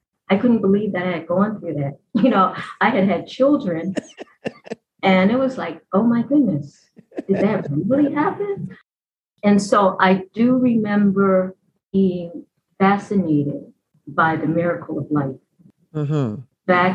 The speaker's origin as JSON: {"language": "English", "town": "Philadelphia", "region": "Pennsylvania", "country": "United States", "said": "there are other schools like I'm from Philadelphia and Temple University."}